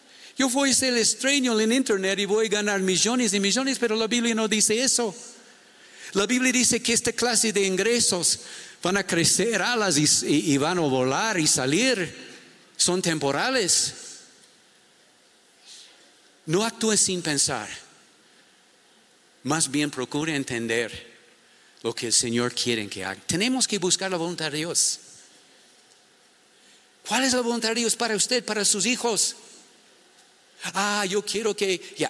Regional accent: Ecuador; Porque somos ecuatorianos, saltamos.

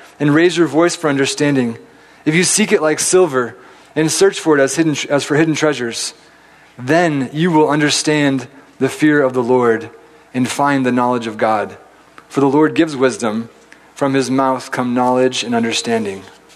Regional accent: Chattanooga, Tennessee, United States; I grew up in Tennessee, in Chattanooga, Tennessee, and we were pretty close to the Appalachian Trail.

